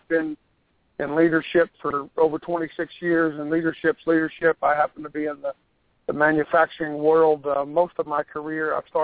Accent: Kentucky, United States; I live born and raised in northern Kentucky, about 40 miles south of Cincinnati, where I was raised on a small farm, and I live in Florence, Kentucky.

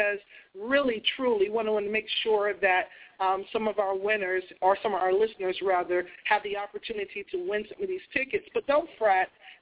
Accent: Boston, Massachusetts, United States; I'm like, no, I'm from Boston.

